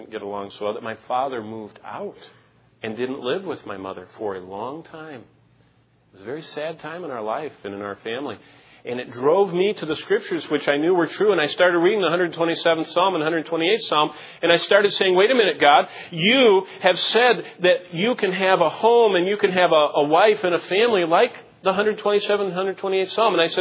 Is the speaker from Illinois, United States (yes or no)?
no; Michigan, United States; I think about growing up in Michigan as a child. I had one of those idyllic childhood times. I lived by a lake with my parents.